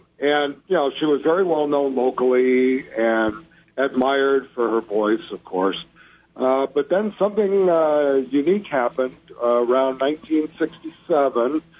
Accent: Detroit, Michigan, United States; You know, growing up in Detroit

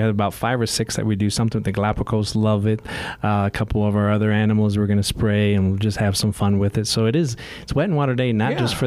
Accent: Michigan, United States; now in Phoenix, United States; I come from Michigan, we don't have those things.

